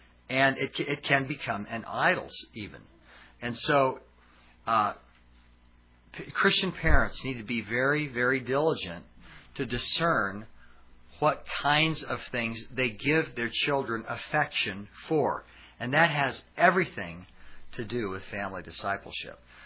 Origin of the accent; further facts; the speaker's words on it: Alaska, United States; I was born in Alaska, and so growing up, I was aware of the wildness of that country